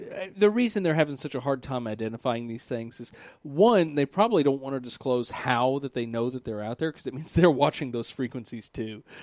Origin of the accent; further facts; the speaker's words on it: the South, United States; I'm also from the South, so, you know, just justifying if I'm mispronouncing names.